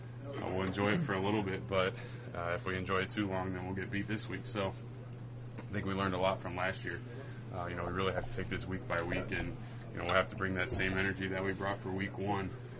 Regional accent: Cincinnati, Ohio, United States; You know, growing up in Cincinnati, the Bengals-Steelers rivalry is one that I grew up watching.

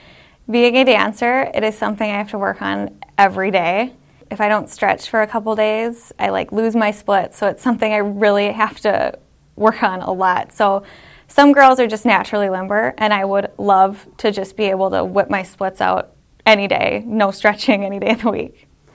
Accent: Minnetonka, Minnesota, United States; I'm from Minnetonka, Minnesota, and it's my rookie season.

